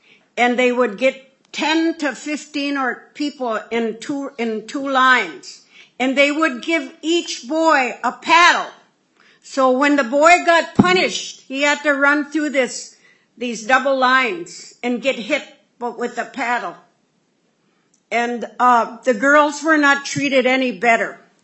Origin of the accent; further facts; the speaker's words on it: Minnesota, United States; When I was growing up on White Earth, my mother and my family practiced the Indian culture and did their ceremonies and spiritual activities.